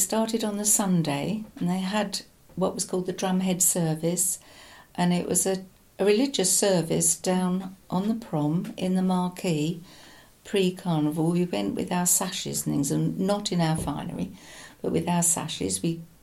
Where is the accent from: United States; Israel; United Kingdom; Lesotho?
United Kingdom; Malden; born there; I was born in Malden in 1946. My parents came from London area and moved into Fanbridge Road in Malden, which is where I was born.